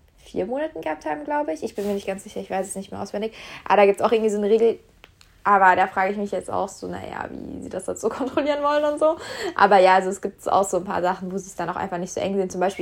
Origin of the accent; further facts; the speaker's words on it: Germany; now in France; in meiner Heimatstadt in Deutschland es auch sehr häufig Blutspendeangebote gibt, also mindestens monatlich. Jetzt hier in meiner Region in Frankreich